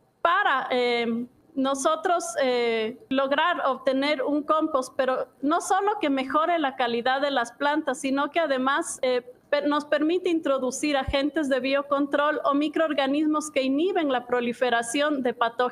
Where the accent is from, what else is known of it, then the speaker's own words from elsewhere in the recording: Ecuador; born there; Cuando regresé a Ecuador, mi país natal